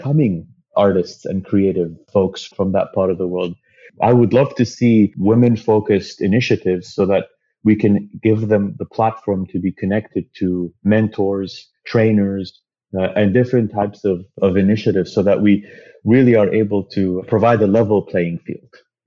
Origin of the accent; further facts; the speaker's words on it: Montreal, Quebec, Canada; also born or lived in Geneva / Saudi Arabia; I was born in Geneva, and the first 8 years of my life were in Saudi Arabia. And then we immigrated to Montreal. Palestinian origins, but obviously because of the situation, we didn't have a passport. I was born with a Jordanian passport.